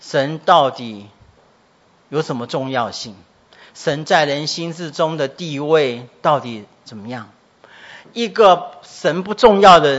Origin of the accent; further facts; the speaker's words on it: Taiwan; 我是一个生长出生在那个家庭，一个台湾家庭，一个传统信仰的家庭。